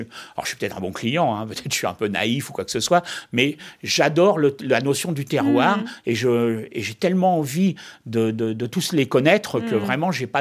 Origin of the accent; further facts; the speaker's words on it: Paris, Île-de-France, France; born there; Moi, j'ai pas un terroir de naissance. Moi, je suis né place Clichy, à Paris.